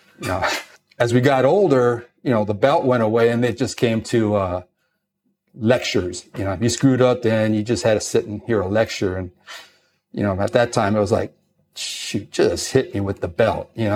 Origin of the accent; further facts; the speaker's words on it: Los Angeles, California, United States; I grew up in East LA. I lived up in the City Terrace area, and it was considered kind of rough